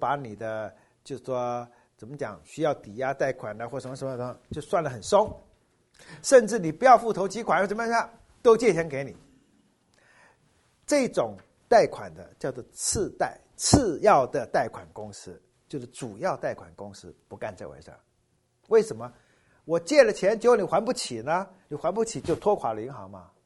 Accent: China; 那其实你知道我们中国人有类似的这种观念

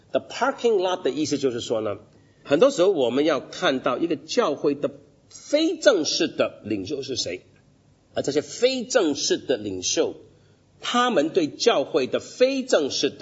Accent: Hong Kong; 我是香港人，很明显就会有这种的发展

